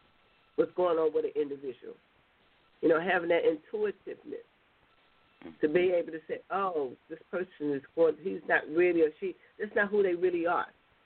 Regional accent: United States; we as American people, we really have to look out what's going on.

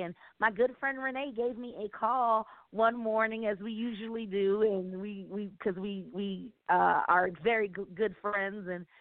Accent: Philadelphia, Pennsylvania, United States; now in Stonecrest, United States; I was just going to say that I am from Philadelphia, and I am living in Stonecrest, Georgia, where I am a realtor and a serial entrepreneur

